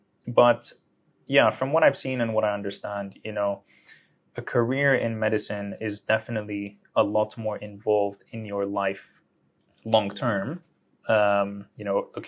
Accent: Greece; in Greece where I grew up and in the Arab world where I'm from

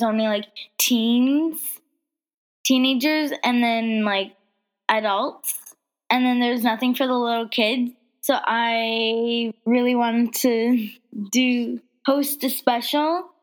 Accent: Kitigan Zibi, Quebec, Canada; I'm from Kitigan, ZB.

